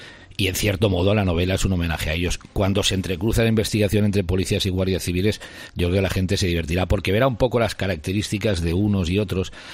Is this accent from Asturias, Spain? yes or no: no; Catalonia, Spain; porque yo soy un catalán que me siento muy español, que defendí la españolidad de Cataluña en el sentido más amplio